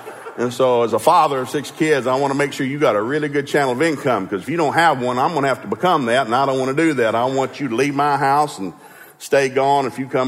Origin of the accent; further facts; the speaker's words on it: Ducktown, Tennessee, United States; also born or lived in Turtletown; as a kid growing up in Ducktown, Tennessee, I'm a native Southerner, and buddy, we were poor. We didn't have diddly. Lived in a little old log cabin the first year, 5 years of my life on in Turtletown, Tennessee